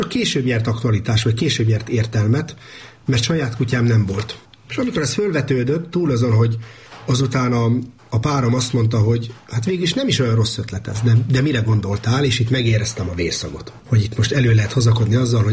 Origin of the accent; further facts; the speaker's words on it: Trnava Region, Slovakia; kérdezik tőlem, hogy honnan származok, akkor azt szoktam mondani, hogy csalóközi gyerek vagyok